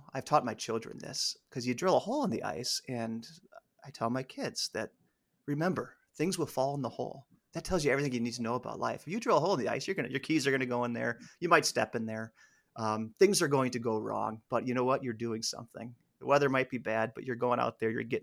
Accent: Illinois, United States; My wife's from Wisconsin. My kids love it here. I've really learned to love it here. I'm from Illinois originally, Josie. Keep that in mind.

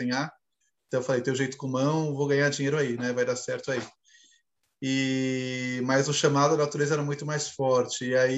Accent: São Paulo, Brazil; eu nasci num bairro extremamente urbano, né, um bairro que virou um quênio urbano em São Paulo, que é Moema. Então, tive minha infância em Moema.

